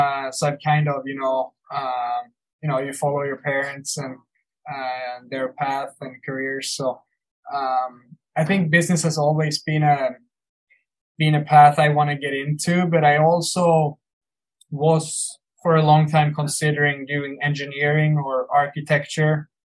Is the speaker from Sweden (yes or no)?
yes; Sweden; English is a second language; now in United States; I came from Sweden.